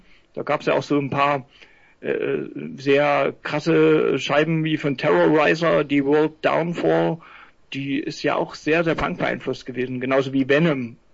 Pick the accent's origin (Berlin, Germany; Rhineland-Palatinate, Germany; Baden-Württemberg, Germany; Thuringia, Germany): Thuringia, Germany; Schleiz; ganz ursuppenmäßig komme ich aus Thüringen unten.